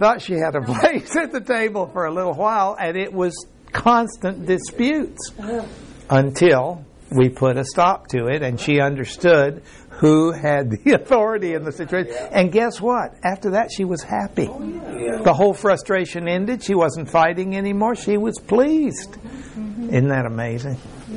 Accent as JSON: {"language": "English", "country": "Mexico", "tie": "born or raised there", "said": "Well, I was raised in Mexico, and we didn't have enough money down there for there to ever be a three-ring circus."}